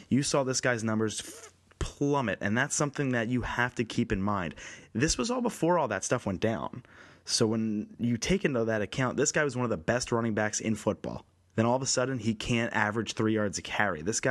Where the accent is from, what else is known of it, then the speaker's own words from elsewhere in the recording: Philadelphia, Pennsylvania, United States; I said I'm from Philly.